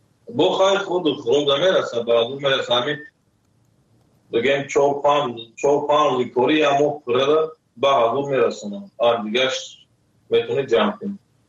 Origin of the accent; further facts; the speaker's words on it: Tajikistan; moved away; سال 2015 از تاجیکستان آمدم.